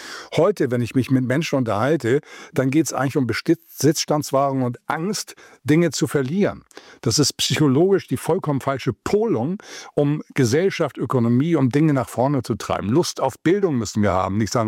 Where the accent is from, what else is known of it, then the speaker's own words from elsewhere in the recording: Wedel, Schleswig-Holstein, Germany; Ich komme aus Wedel bei Hamburg, da bin ich groß geworden, das ist Schleswig-Holstein.